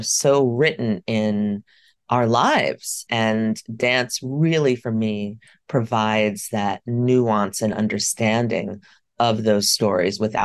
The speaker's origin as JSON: {"language": "English", "town": "New York City", "region": "New York", "country": "United States", "tie": "born or raised there", "said": "I grew up in New York and I grew up in Greenwich Village."}